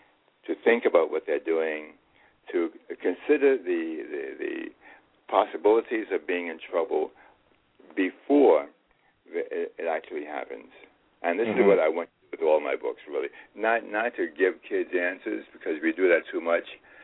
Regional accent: Harlem, New York, United States; I was raised in Harlem, high school dropout, and I've published 102 books.

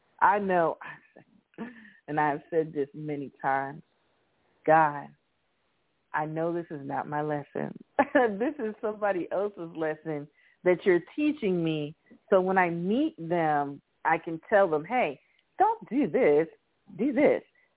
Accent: Miami, Florida, United States; I grew up in Miami

